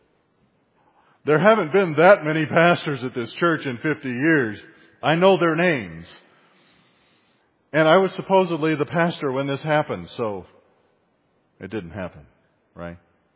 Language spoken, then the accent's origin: English; Appalachia, United States; I'm an Appalachian American of German, French, and redneck descent